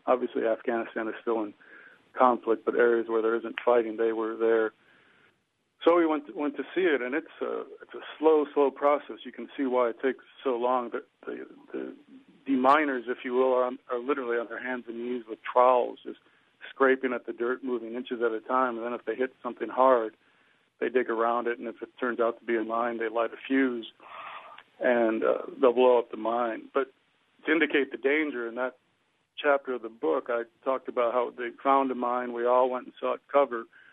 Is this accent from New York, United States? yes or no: no; Chicago, Illinois, United States; I grew up in Chicago, and the Daily machine has nothing on the Karzai machine